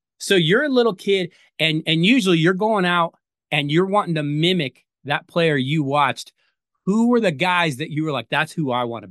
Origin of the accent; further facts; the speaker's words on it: Denver, Colorado, United States; the relationship between that NBA and my hometown Denver Nuggets.